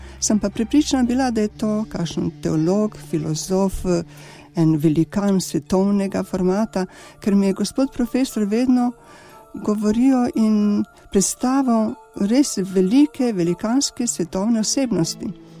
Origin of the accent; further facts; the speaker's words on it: Sokobanja, Zaječar District, Serbia; now in Slovenia; da prihajam iz Sokobanje, ki je zelo lepa.